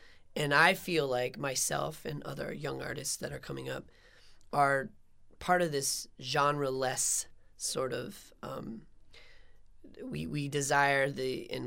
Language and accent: English; Washington, District of Columbia, United States; And this is while I was growing up in Washington, D.C.